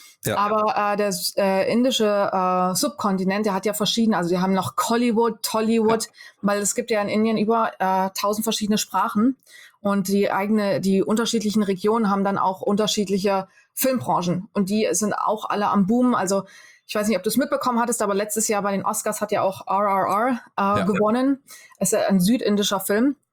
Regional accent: Fulda, Hesse, Germany; Ich bin in Fulda geboren, bin in Pronzell aufgewachsen und war ja die ersten 18 Jahre meines Lebens auch in Fulda, habe das Abitur am Domgymnasium gemacht

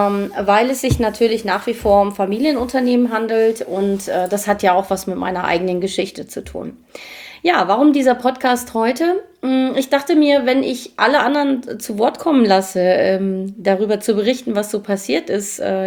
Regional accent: Papenburg, Lower Saxony, Germany; born there; Ich komme ja ursprünglich aus dem Norden und bin ja gebürtige Papenburgerin.

